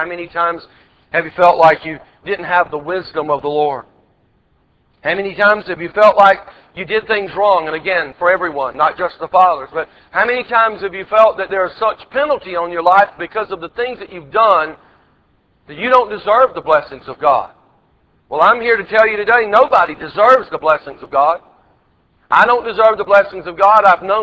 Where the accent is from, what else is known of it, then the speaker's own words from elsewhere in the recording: Georgia, United States; a little country church that I grew up in Georgia.